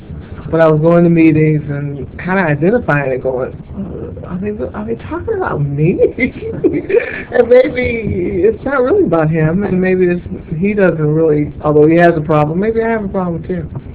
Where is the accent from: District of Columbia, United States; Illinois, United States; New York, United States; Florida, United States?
District of Columbia, United States; Washington; moved away as an adult; now in Canyon Country, United States; I live in Canyon Country, and I'm from Washington, D.C.